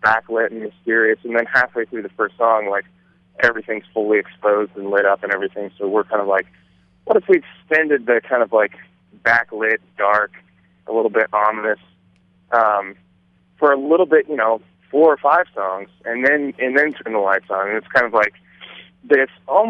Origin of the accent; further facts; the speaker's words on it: Columbus, Ohio, United States; I'm from Columbus, and I view Columbus as a very